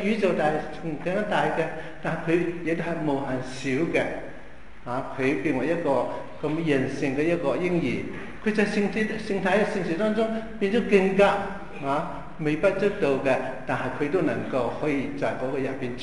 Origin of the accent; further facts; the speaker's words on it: China; 我们中国人是真的有福的